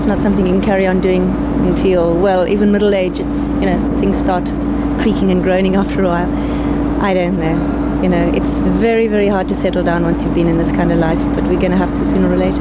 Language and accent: English; South Africa; Well, I'm from South Africa, and there was a type of circus school.